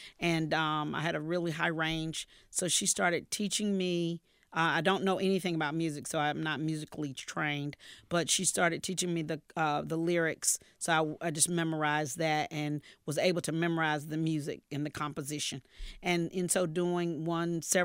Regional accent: Garner, North Carolina, United States; Oh, well, Garner was great. It was amazing.

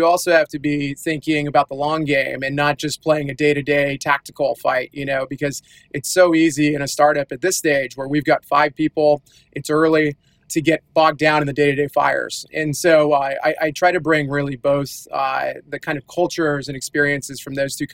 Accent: Seattle, Washington, United States; My background, I'm from Seattle, grew up here my entire life, more or less.

